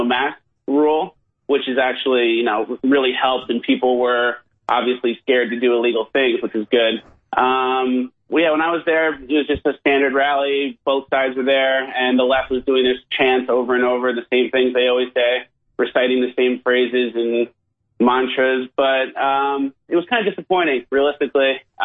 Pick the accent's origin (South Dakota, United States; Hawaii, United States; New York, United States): New York, United States; now in Los Angeles, United States; I live in L.A. I'm from New York originally, but I've been living in L.A. for the last 3 years